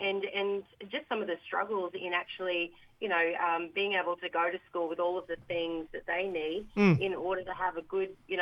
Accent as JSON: {"language": "English", "town": "Brisbane", "region": "Queensland", "country": "Australia", "tie": "born or raised there", "said": "So I'm a Gamilaroi Yinna. My family's from Bingra in New South Wales. But I've grown up and raised my family on the lands of the Yuggera people here in Mianjin."}